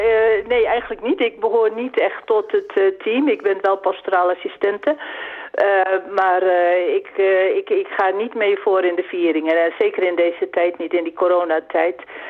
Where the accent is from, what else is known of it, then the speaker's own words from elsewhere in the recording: Barger-Compascuum, Drenthe, Netherlands; in Barger-Compascuum. En dat ligt in de zuidoosthoek van Drenthe, 13 kilometer bij Emmen vandaan, waar het grote Wildlandspark is. Daar kom ik vandaan oorspronkelijk.